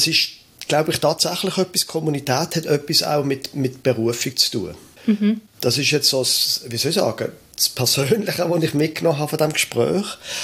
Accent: Basel, Basel-Stadt, Switzerland; Ich bin jetzt in Basel aufgewachsen.

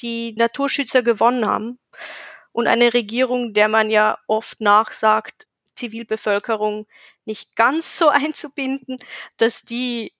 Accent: Carinthia, Austria; Also in Österreich, ich bin aus Kärnten, wo Seen immer weniger öffentliches Gut werden.

